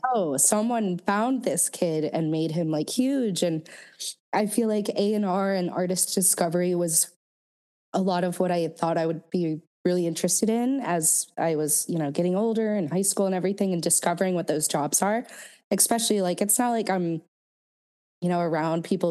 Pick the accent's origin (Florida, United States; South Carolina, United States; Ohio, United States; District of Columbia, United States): District of Columbia, United States; Washington; I feel like growing up in the Washington, D.C. area, music was definitely not seen as a career, let alone a lucrative career.